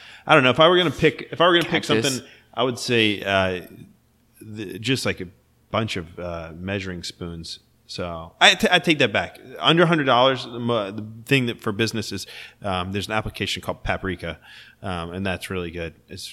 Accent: Fayetteville, United States; I grew up here in Fayetteville.

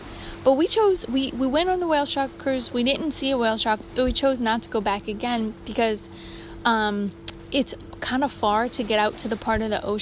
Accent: United States; born there; All I have to say is, praise the Lord, I was born in America.

